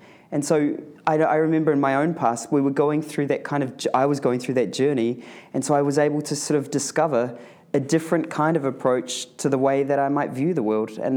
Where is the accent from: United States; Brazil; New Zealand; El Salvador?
New Zealand; so I'm from New Zealand originally, and in New Zealand I kind of did a lot of work around accounting.